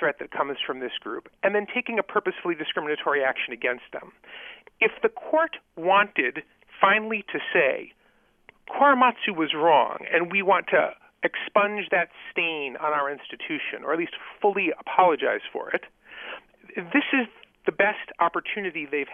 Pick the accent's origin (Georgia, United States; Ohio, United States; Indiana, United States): Indiana, United States; South Bend; And by the way, I grew up in South Bend, Indiana, where we never changed the clocks